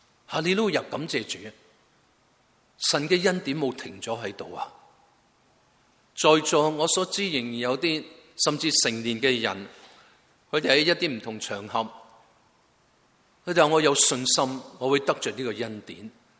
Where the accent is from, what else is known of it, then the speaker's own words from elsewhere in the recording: Guangdong, China; 我们广东人有时说他的见证择地有声